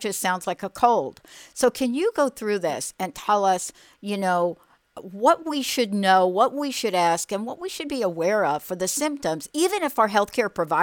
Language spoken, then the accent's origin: English; New York, United States; I'm a girl from New York